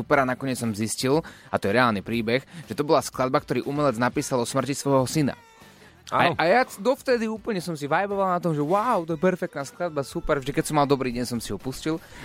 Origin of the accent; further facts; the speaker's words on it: Košice, Košice Region, Slovakia; ja som z Košic